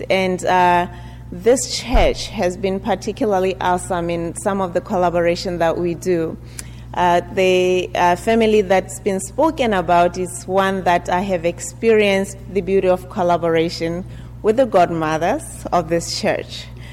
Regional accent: Botswana; I'm from Botswana, so I did not come here as a refugee.

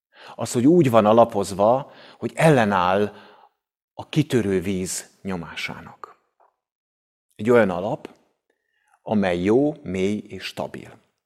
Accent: Szolnok, Jász-Nagykun-Szolnok, Hungary; De én a Tisza mellett nőttem föl, és gimnazista voltam a pont 20 évvel ezelőtti nagy tiszai árvíznek az idején, 2000-ben.

